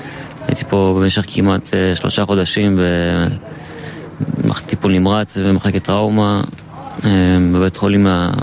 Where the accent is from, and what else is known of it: Oranit, Judea and Samaria Area, Israel